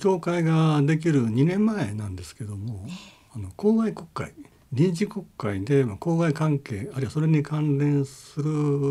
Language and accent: Japanese; Hyogo, Japan; also born or lived in Chiba; 私は中1から、もともと兵庫県出身ですけど、はい、まあ、一時は千葉県にいたんですが、